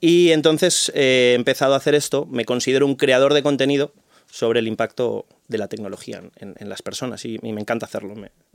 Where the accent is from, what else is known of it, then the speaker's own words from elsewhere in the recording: Peru; born there; mi cultura, la española, yo además soy nacido en Perú